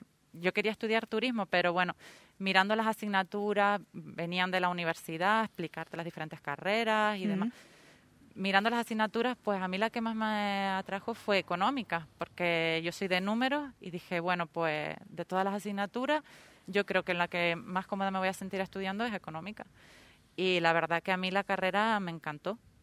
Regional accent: Canary Islands, Spain; muchos majoreros que estamos aquí

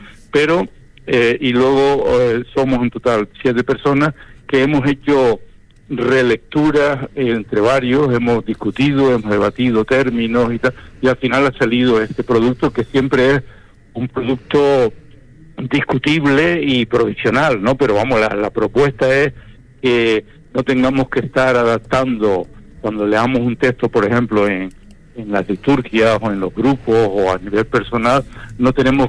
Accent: Canary Islands, Spain; accent: Canarian; Sino con mi lenguaje, con mi forma de hablar canaria.

